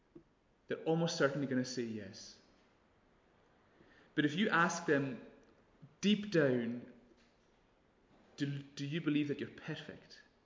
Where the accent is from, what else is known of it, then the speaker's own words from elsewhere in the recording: Lewis, Scotland, United Kingdom; all these things that we've been deprived of growing up in Lewis.